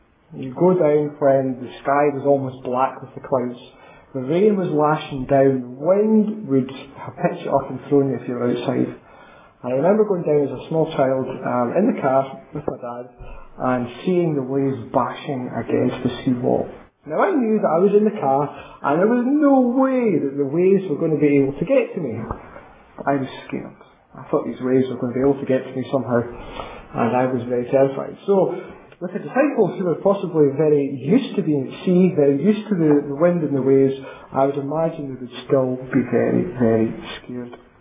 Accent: Arbroath, Scotland, United Kingdom; I grew up in Arbroath, past Dundee, spent 25 years of my life there. And as you probably know, Arbroath is a fishing village.

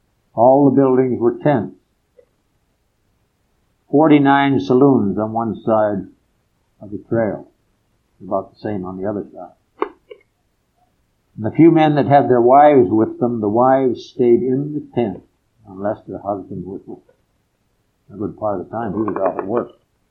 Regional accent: Western Canada, Canada; I was raised in Western Canada. And the little town we lived in was the highest corporate town in the Rockies, if that makes any difference. But early in the morning, we went to the Episcopal Church.

